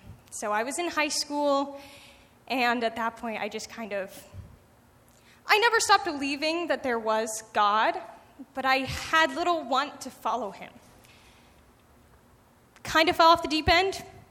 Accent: Oregon, United States; I'm from Central Oregon. I'm spending the summer over here with family life.

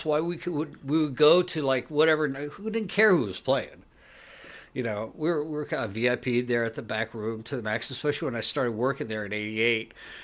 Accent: Beaumont, Texas, United States; born there; No. I was born in Beaumont.

